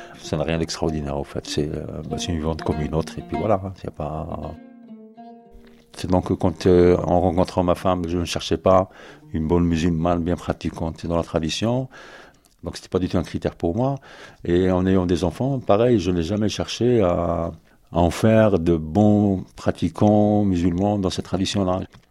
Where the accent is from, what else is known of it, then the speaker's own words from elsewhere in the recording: Algeria; now in Paris, France; je suis algérien et je vis à Paris depuis un peu plus de 20 ans. Je n'ai pas grandi dans un milieu pratiquant quand j'étais jeune, hein, mais dans la tradition musulmane quand même